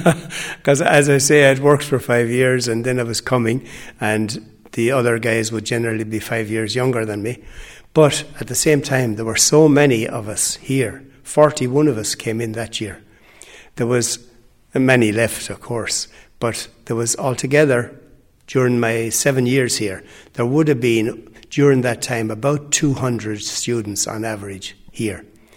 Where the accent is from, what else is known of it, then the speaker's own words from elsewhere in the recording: Tramore, Munster, Ireland; From Tramore.